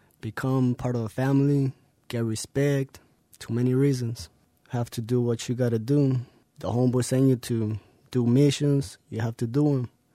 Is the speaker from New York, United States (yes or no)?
no; West Valley City, Utah, United States; I'm 21 years old. I'm from West Valley City.